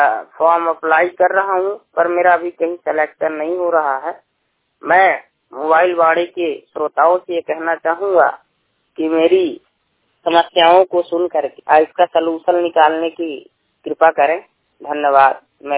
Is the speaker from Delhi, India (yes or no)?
no; Madhya Pradesh, India; मेरा जिला रीवा है, मैं मध्य प्रदेश से बोल रहा हूँ। मैं नेत्रहीन व्यक्ति हूँ